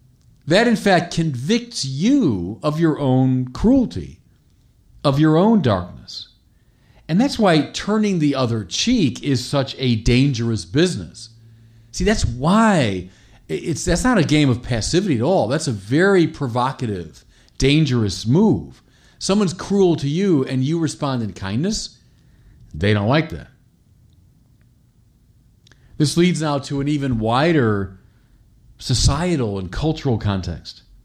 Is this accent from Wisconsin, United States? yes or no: no; Chicago, Illinois, United States; the greatest racism he faced anywhere in the country was right in my hometown of Chicago.